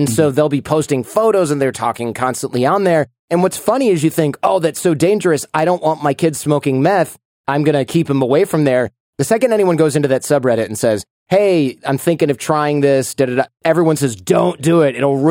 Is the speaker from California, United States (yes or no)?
no; Michigan, United States; Yeah, they're from my suburb in my hometown, and they would drive around in their